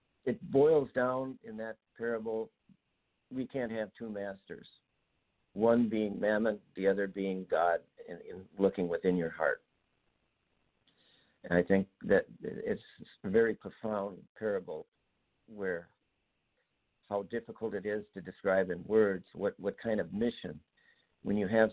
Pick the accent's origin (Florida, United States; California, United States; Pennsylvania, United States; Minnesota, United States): Minnesota, United States; St. Paul; I am from Minnesota, from St. Paul.